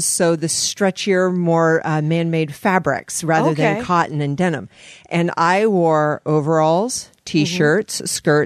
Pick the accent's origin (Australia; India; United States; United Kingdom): United States; Eugene, Oregon; I was born in Eugene, Oregon.